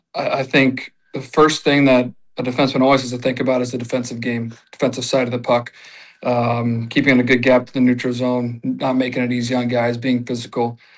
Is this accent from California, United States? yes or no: no; Colorado, United States; Well, growing up in Colorado, my dad finished with the Nuggets, and then We kind of settled down there.